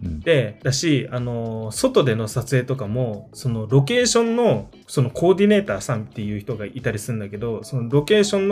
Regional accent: Osaka, Japan; なんか地元の大阪っていう、なんか路上で地べたに座ってるおっさんとか

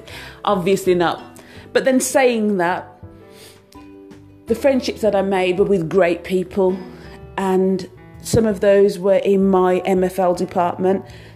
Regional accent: United Kingdom; I'm a British teacher from the UK, moving to an international school, living around or working with fellow Brits.

